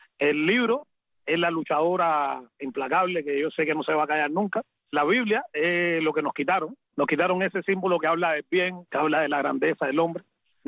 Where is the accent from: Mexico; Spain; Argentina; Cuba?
Cuba; moved away; de mi pueblo, de la Cuba